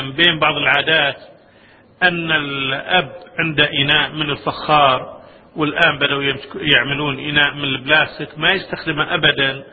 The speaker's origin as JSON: {"language": "Arabic", "country": "Kuwait", "said": "وانطلقت مجموعة من الشباب عندنا في الكويت"}